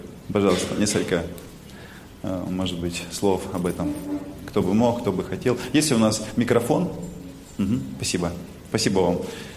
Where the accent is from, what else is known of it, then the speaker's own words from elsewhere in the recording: Barnaul, Altai Krai, Russia; Родился я и вырос в Барнауле, в Алтайском крае.